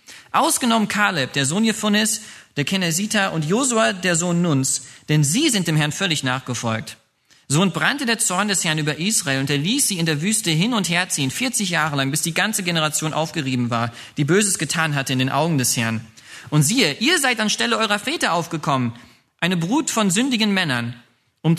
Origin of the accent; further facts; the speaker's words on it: Höxter, North Rhine-Westphalia, Germany; Ich bin ja in Höxter aufgewachsen, aus Westfalen. Das ist ganz an der Grenze zu Niedersachsen.